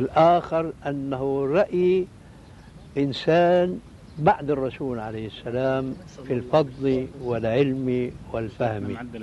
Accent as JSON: {"language": "Arabic", "country": "Syria", "said": "كما يقولوا عندنا في الشام"}